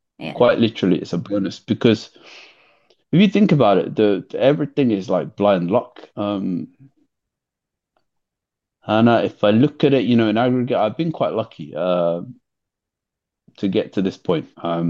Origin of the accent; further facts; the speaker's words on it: London, United Kingdom; I grew up in London.